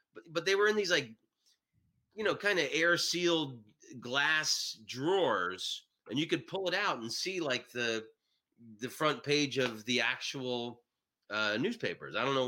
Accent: Silver Spring, Maryland, United States; also born or lived in Washington, D.C.; I was born in Southeast Hospital, so I was born in the Diamond, but we lived in Silver Spring.

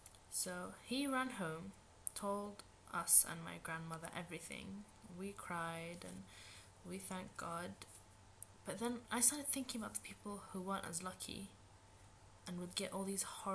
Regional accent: Palestine; Right, now I'm originally from Palestine

